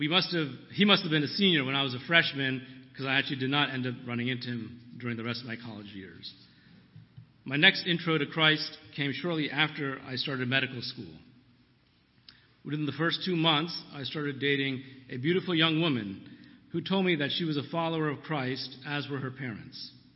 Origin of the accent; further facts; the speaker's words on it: New Jersey, United States; I grew up in New Jersey in what I consider to be a very traditional Hindu-American household, with loving parents and a younger brother and sister.